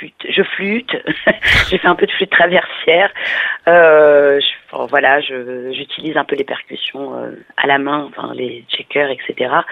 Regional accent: Madagascar; J'ai mis des paroles en malgache et en anglais, donc malgache parce que je suis originaire de Madagascar.

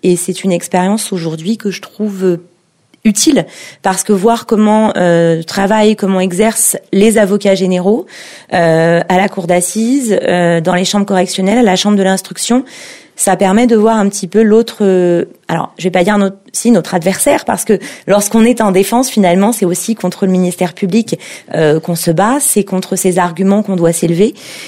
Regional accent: Île-de-France, France; c'est une région où je suis née dans le Val d'Oise, je vis dans le Val d'Oise, donc c'est profondément ma terre d'attachement.

